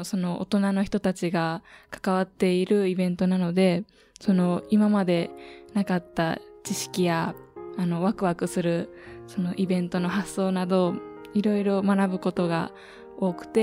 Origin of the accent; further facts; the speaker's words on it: Kobe, Hyogo, Japan; 私は神戸で生まれて神戸で育ちました。